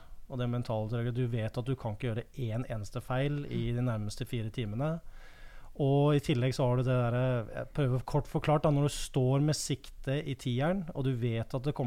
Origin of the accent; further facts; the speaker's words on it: Asker, Akershus, Norway; also born or lived in Drammen; now in Oslo, Norway; Jeg født I Drammen, men mesteparten av ungdomstida I Asker. Og så, ja, så, når jeg 36 år gammel, jeg gift nå, har to barn. Jeg har bodd I Oslo I mange, mange år nå